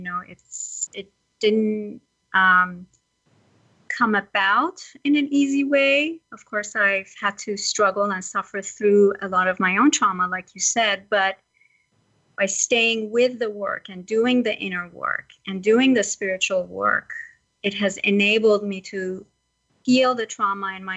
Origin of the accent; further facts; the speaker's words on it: Iran; because I was born and raised in Iran